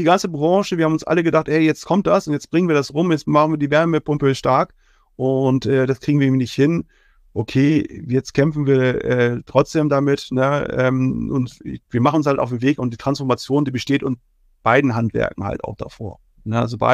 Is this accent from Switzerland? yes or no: no; Lower Saxony, Germany; ich komme ja jetzt aus der Nähe von Lüneburg